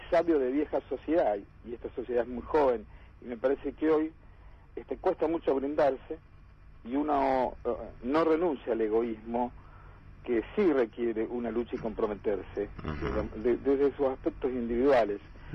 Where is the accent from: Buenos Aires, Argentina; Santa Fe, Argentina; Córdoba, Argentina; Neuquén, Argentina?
Santa Fe, Argentina; Y el otro gran tema que tiene Santa Fe es, como santafesino y recorriendo todo el país